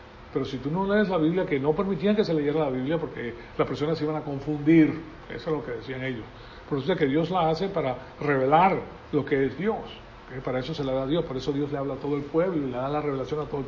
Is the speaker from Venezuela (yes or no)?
yes; Venezuela; Yo me crié en la Iglesia Católica. Yo fui al Colegio La Salle, que es uno de los mejores colegios que hay en Venezuela, pues en La Salle de la Colina, en La Salle de Tienda Honda, y pues ese era el lugar donde yo me eduqué.